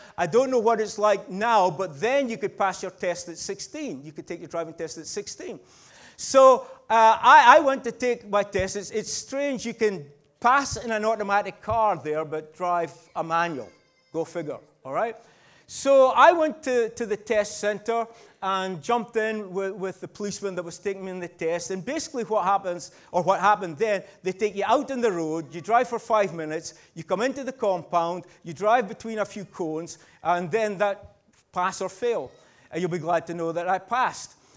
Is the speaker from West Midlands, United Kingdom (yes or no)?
no; Peterhead, Scotland, United Kingdom; Hey, I actually have an international license. I'm from Peterhead, blah, blah, blah, blah.